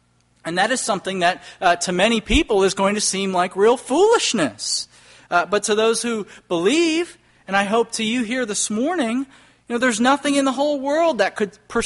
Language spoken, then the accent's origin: English; Portland, Maine, United States; the fact that she was from Portland, Maine, that's my hometown